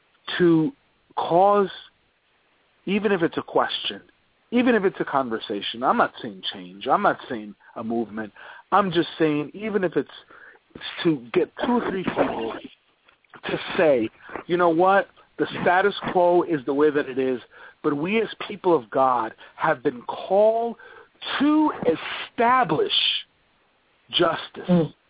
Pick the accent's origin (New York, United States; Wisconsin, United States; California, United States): New York, United States; Bronx; But she settled in the South Bronx, and I'm there.